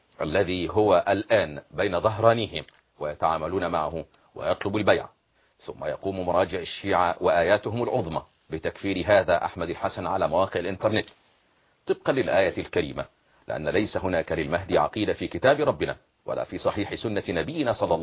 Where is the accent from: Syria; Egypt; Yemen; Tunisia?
Egypt